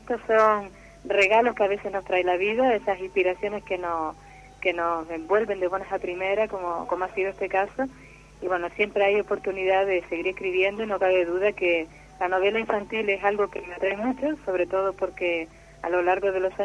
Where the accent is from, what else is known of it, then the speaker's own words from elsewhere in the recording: Arucas, Canary Islands, Spain; Bueno, Arucas surgió porque en principio yo soy natural de Arucas.